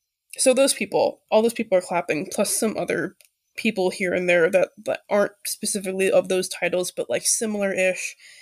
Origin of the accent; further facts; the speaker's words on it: United States; From my perspective, as like an American